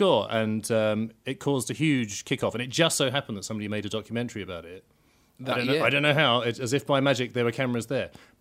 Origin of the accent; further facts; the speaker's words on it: London, United Kingdom; I'm from London, and we have public transport here.